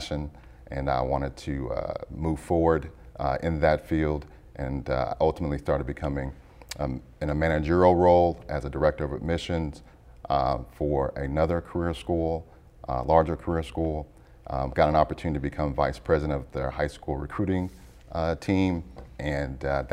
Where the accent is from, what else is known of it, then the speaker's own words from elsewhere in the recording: Waco, Texas, United States; I'm originally from Waco, Texas. I graduated from Baylor University in 1996.